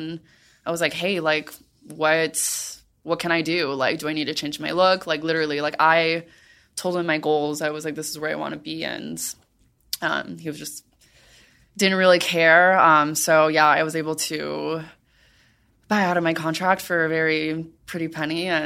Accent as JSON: {"language": "English", "town": "Miami", "region": "Florida", "country": "United States", "tie": "born or raised there", "said": "like, I grew up in Miami"}